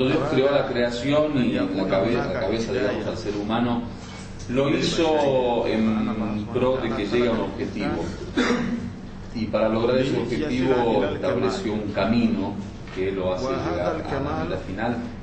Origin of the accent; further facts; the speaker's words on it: Côte d’Ivoire; Spanish is a second language; now in Spain; Les doy la bienvenida a ustedes que vienen de España. Yo soy de Costa de Marfil.